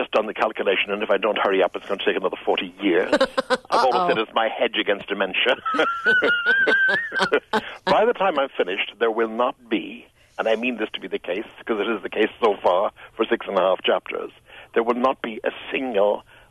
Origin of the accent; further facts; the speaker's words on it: Kenton, Connecticut, United States; Well, this year we have a big event in my hometown of Kenton, Connecticut.